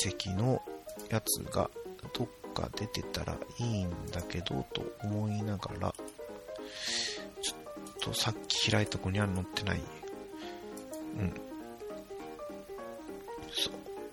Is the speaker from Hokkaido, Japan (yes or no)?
no; Nagasaki, Japan; この水原明菜選手はですね、私と同じ長崎出身なんで